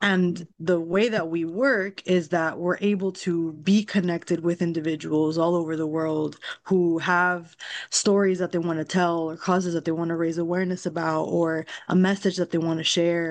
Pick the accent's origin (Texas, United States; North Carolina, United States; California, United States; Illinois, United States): Texas, United States; I'm originally from South Texas, from the border.